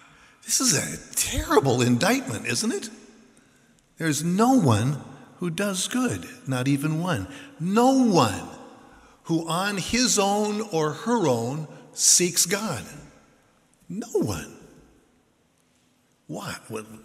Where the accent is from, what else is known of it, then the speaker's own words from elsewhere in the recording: Minnesota, United States; Well, actually, growing up in Minnesota, it's very, very Scandinavian. I felt like I was there, understanding the people that I grew up with in the Midwest.